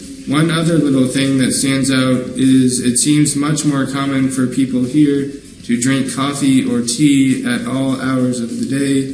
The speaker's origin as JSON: {"language": "English", "town": "Middletown", "region": "Ohio", "country": "United States", "lives_now": "Spain", "said": "I'm from Middletown, Ohio. I'm 24 years old, and I studied Spanish at Ohio State University."}